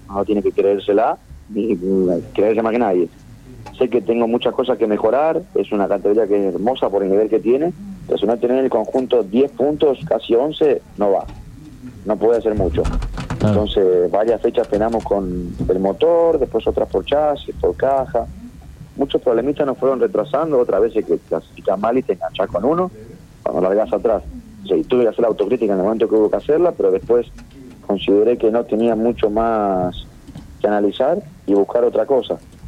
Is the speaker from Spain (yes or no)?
no; Marcos Juárez, Córdoba, Argentina; Yo soy de Mancojuar, de Córdoba